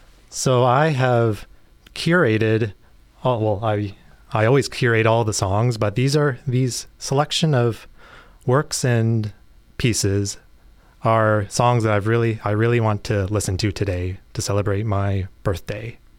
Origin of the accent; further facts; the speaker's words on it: Mississauga, Ontario, Canada; I came into Guelph, and as I'm from Mississauga